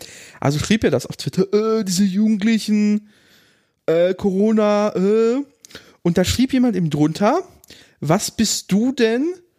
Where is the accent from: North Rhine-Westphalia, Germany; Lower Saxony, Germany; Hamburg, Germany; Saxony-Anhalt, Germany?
Lower Saxony, Germany; Salzgitter; Nee, ich bin ja nicht in der Großstadt groß geworden, auch wenn die Stadt Salzgitter das von sich behauptet.